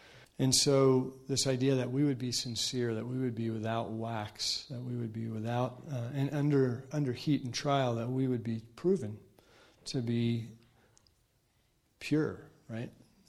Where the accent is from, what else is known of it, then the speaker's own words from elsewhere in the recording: New Jersey, United States; I'm from New Jersey, so I'm more given to really loud outbursts of truth and happiness and anger.